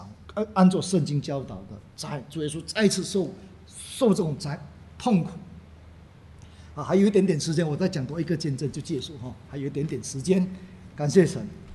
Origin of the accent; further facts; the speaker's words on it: China; 我们中国人有一句话说，恨不得吃你的肉啊